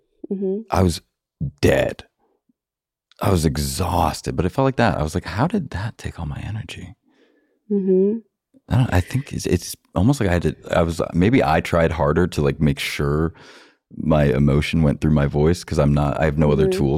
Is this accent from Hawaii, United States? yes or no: no; New York, United States; Well, I spent almost my entire life in New York. I grew up right outside New York. So like a 30-minute train ride to Grand Central, very close.